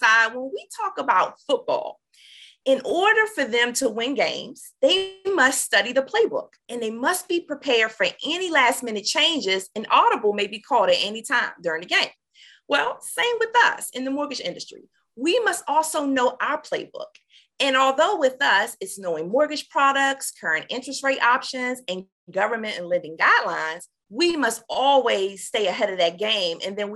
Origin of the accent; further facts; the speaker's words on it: Washington, District of Columbia, United States; I am from Washington, D.C., so I'm a Washington native.